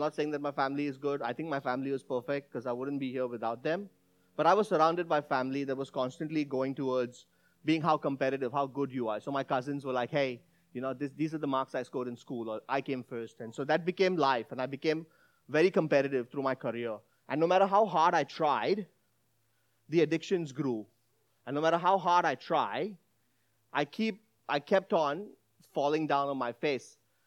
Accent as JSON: {"language": "English", "town": "Mumbai", "region": "Maharashtra", "country": "India", "tie": "born or raised there", "said": "So I grew up in Mumbai. It's a city of 19 million people, and it's really busy."}